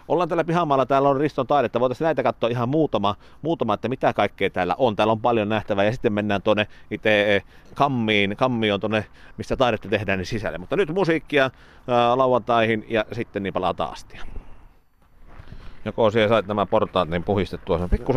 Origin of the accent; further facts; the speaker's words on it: Kajaani, Kainuu, Finland; now in Muurola, Finland; Itsekinhän me olen siis Kajaanista pois, Koolismaalla on juuret ja täällä Lapissa on se 17 vuotta ollut vähän rapia ja nyt tässä Muurolan kylällä itsekin asun niin 13 vuotta